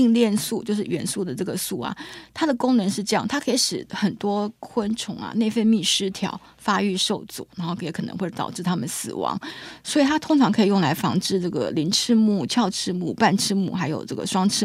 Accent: Taiwan; 其实宋朝清朝就有苦楝这种树，也就是说苦这个字不是我们台湾人加上去的啦。

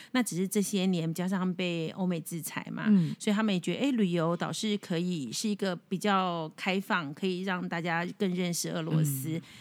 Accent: Taiwan; 因为对中国人来说第一个是我们台湾人对俄国感觉是比较第一个地理位置也有关系了

